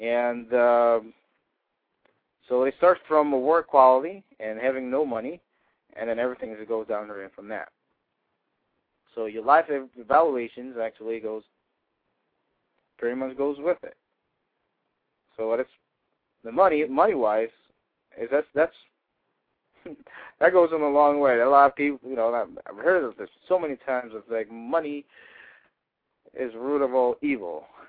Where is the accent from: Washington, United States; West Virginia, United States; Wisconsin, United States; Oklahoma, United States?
Wisconsin, United States; let's go to Wisconsin, because we're from Wisconsin, you know.